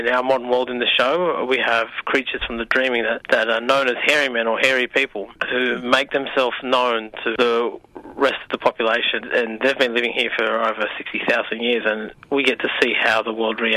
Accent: Blue Mountains, New South Wales, Australia; New South Wales, and I grew up outside of my country. I grew up in the Blue Mountains, about an hour out of Sydney or 2 hours out of Sydney.

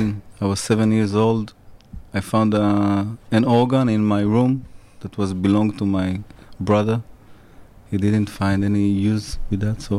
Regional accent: Israel; I'm from Israel. I'm based in Israel also, in Tel Aviv. My family are from Morocco.

